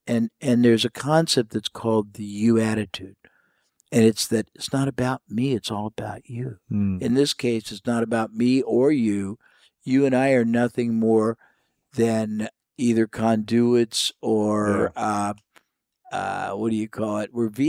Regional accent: United States; I told him 2 things, that I was from the United States, and I was here on business.

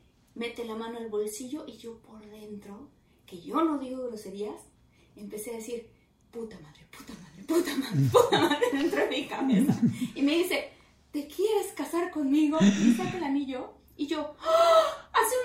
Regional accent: Mexico

